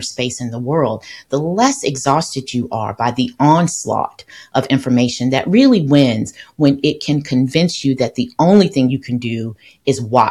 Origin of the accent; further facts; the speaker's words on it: United States; I grew up, I like to say to people, I grew up in Bill Clinton's America, in a post-Cosby black fever dream of upward social mobility.